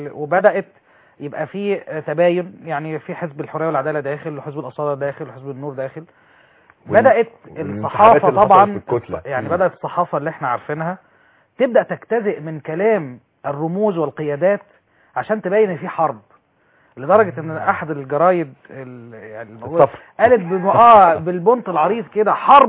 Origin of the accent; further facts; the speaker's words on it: Egypt; احنا كلنا مصريين